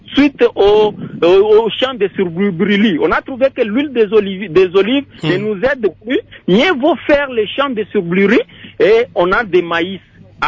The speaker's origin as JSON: {"language": "French", "country": "DR Congo", "said": "puisque nous avons des minéraux ici chez nous au Congo"}